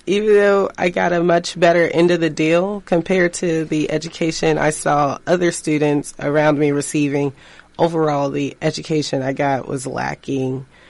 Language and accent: English; the South, United States; Given that I grew up in the South